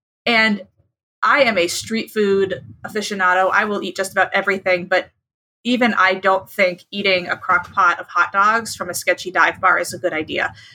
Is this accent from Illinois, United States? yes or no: yes; Chicago, Illinois, United States; now in Austin, United States; I grew up fundraising in Chicago, and I moved down to Austin about 7 years ago.